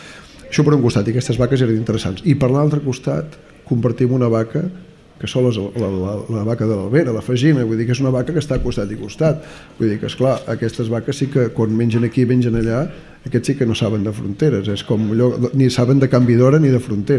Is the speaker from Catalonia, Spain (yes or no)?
yes; Besalú, Catalonia, Spain; Jo quan era petit a Besalú, tots els llocs que hi anava amb el meu avi tenien rosquilles